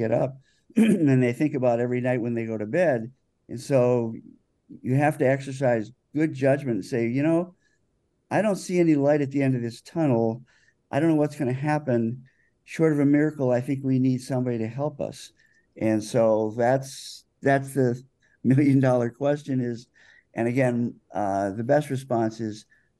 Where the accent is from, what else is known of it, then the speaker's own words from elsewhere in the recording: Ohio, United States; now in Wisconsin, United States; I came from Ohio and then came to Wisconsin, which I, by the way, I love dearly.